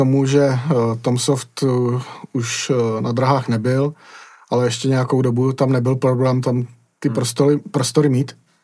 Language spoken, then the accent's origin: Czech; Plzeň, Plzeň Region, Czechia; ale já jsem z Plzně, nemůžu organizovat akci v Praze